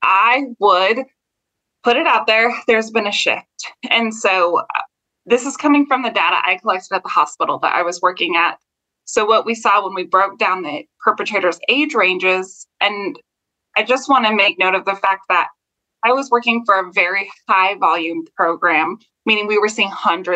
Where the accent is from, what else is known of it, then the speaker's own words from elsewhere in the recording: United States; now in Kansas City, United States; So I'm sure as your audience can hear, I'm from the United States. I specifically live in Kansas City. So I'm right in the middle of the United States.